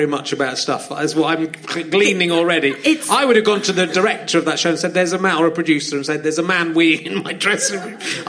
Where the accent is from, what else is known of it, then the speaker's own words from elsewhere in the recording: Yorkshire and the Humber, United Kingdom; born there; I was born near York.